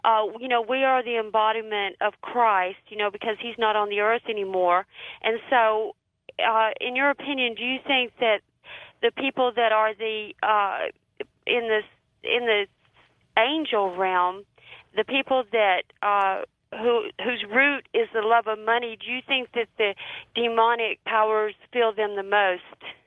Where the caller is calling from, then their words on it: Kentucky, United States; Kentucky.